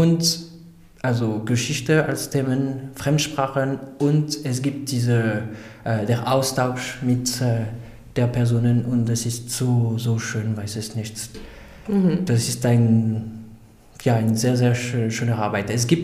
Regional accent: Le Havre, Normandy, France; German is a second language; Also ich komme aus Le Havre, aus der Normandie. Le Havre ist an der Mündung der Seine.

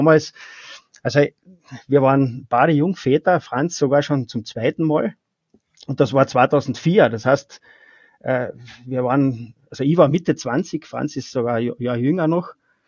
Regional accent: Spittal an der Drau, Carinthia, Austria; also so quasi vom Landei, ich komme aus Spital, das ist Land im Gegensatz zu Frankfurt am Main

